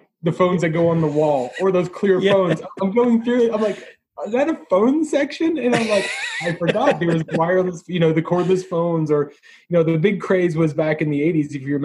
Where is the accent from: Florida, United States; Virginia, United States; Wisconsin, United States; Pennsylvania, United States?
Pennsylvania, United States; Scranton; So I grew up in the Scranton area.